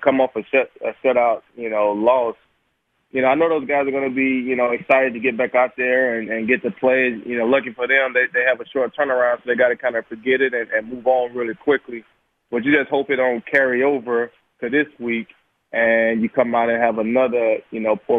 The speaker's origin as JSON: {"language": "English", "region": "Texas", "country": "United States", "said": "I know when I came as a Texan"}